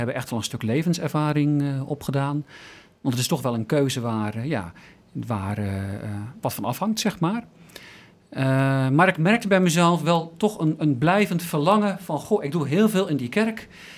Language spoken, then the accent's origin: Dutch; Dordrecht, South Holland, Netherlands; VWO gedaan in Dordrecht, waar ik vandaan kom.